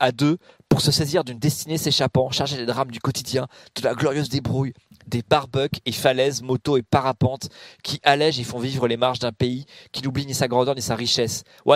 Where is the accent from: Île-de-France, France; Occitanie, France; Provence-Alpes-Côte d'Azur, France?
Île-de-France, France; Paris; moi je suis parisien